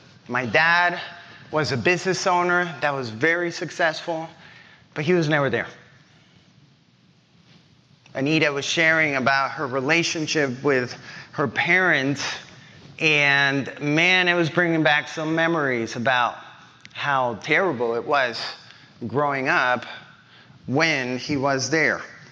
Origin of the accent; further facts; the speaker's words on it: Colombia; when I was growing up in Colombia, I actually remember it all like a movie.